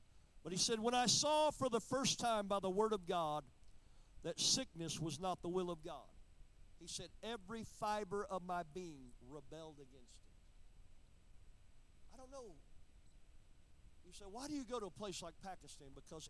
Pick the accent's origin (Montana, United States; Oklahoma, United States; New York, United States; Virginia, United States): Oklahoma, United States; I'm from Oklahoma.